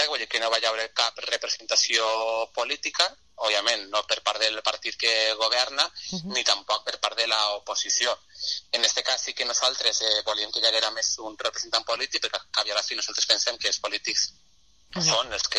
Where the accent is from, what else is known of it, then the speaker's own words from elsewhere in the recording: Valencian Community, Spain; que és la nostra insignia com a valencians i com a valencianes